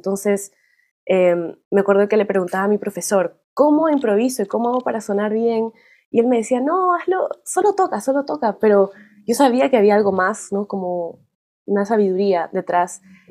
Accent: Peru; now in Minneapolis, United States; soy una multiinstrumentalista peruana. Yo resido en Minneapolis, en los Estados Unidos, desde hace alrededor de 10 años

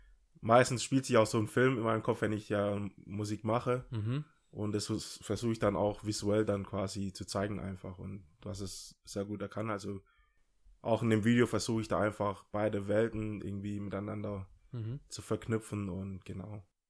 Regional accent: Ghana; ich bin ja, wie gesagt, in Ghana geboren worden und ich muss auch dazu sagen, dass ich in einer Stadt, also in einer Großstadt aufgewachsen bin, in Ghana.

